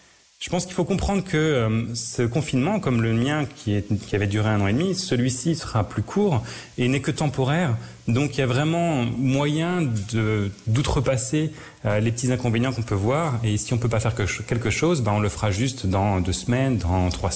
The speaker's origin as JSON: {"language": "French", "country": "France", "said": "en tant que Français, ben voilà, j'aime bien discuter, j'aime bien poser des questions."}